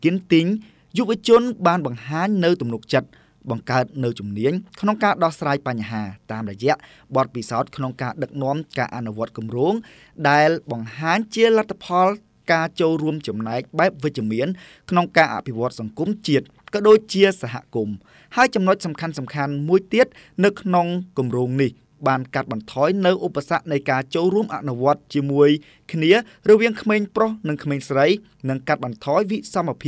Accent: Kampong Speu, Cambodia; ខ្ញុំមកពីខេត្តកំពង់ស្ពឺ

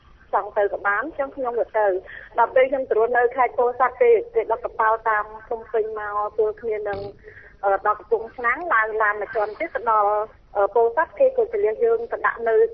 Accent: Pursat, Cambodia; also born or lived in Phnom Penh; ខ្ញុំស្រុកកំណើតខ្ញុំនៅពោធិ៍សាត់ខ្ញុំរៀននៅភ្នំពេញរហូតដល់បែក7/75

